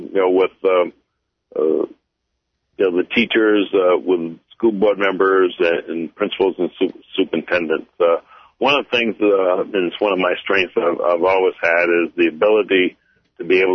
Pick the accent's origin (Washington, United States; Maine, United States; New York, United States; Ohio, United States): Maine, United States; I'm committed to the state of Maine. I was born and raised in the Katahdin region, plan on retiring in the Katahdin region.